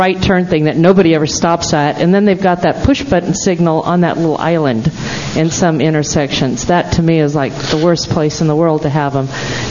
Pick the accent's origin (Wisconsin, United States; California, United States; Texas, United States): California, United States; Merced; from Merced. Merced has the notoriety of being one of the worst pedestrian safety cities in the whole country.